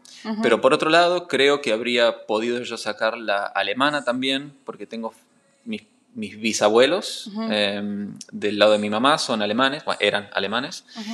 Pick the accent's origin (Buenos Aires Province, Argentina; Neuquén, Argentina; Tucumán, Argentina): Tucumán, Argentina; also born or lived in Buenos Aires; Yo soy nacido en la ciudad de Buenos Aires, en Capital Federal, y después me fui a vivir al norte, a la provincia de Tucumán, y toda mi familia es de Tucumán, así que nada, yo me considero tucumano, aunque en el documento soy porteño